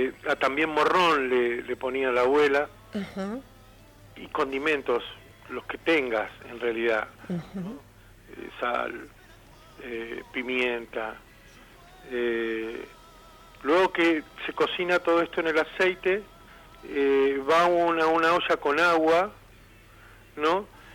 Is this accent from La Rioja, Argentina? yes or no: yes; Chepes, La Rioja, Argentina; now in Isidro Casanova, Argentina; yo vine de Chepes muy modosito, ¿viste? Uh-huh. Muy bien criado, y me encuentro en un barrio de eso, de San José, acá en Isidro Casanova